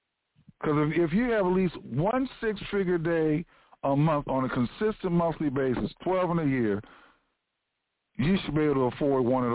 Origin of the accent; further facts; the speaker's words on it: United States; we Americans, and I'm an American, We Americans are addicted